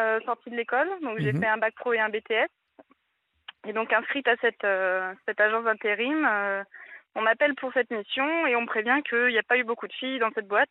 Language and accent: French; Lyon, Auvergne-Rhône-Alpes, France; j'ai 22 ans, je suis lyonnaise.